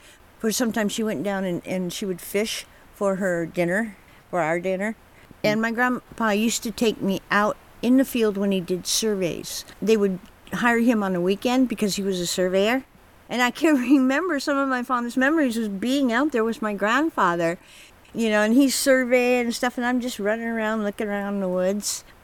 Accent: Happy Camp, California, United States; I was born and raised on the Klamath River. I was raised in Happy Camp by my grandparents

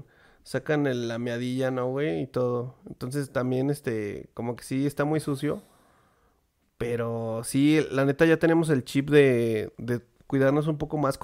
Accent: León, Guanajuato, Mexico; Somos de aquí de León, ¿eh, perro?

